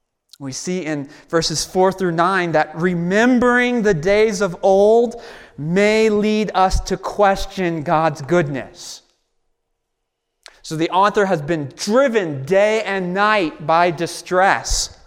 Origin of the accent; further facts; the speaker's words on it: Georgia, United States; now in Denver, United States; When I was younger, I grew up in Georgia, and my family decided we're going to drive here to Denver from Georgia.